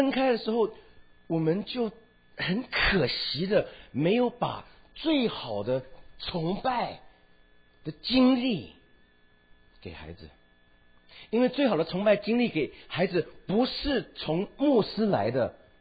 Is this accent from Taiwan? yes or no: no; United States; first language Taiwanese Hokkien; Chinese is a second language; 可是今天真的是一个小老美在跟中国人讲国语啊，而且我讲的国语还不是国语，我学习的我母语是这个台湾话，台湾威，所以福建话那个闽南语